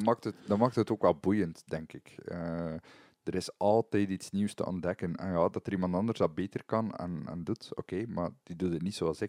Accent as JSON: {"language": "Dutch", "country": "Belgium", "said": "Ja, maar ik wil maar zeggen, ook bij ons zijn er zo een aantal klassiekers die... essentieel zijn voor onze Belgische keuken."}